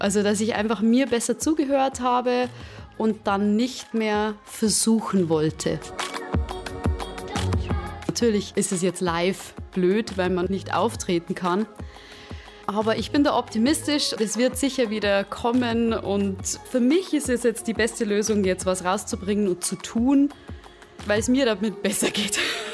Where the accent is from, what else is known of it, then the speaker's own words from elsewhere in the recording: Bavaria, Germany; Ich komme aus der Nähe von München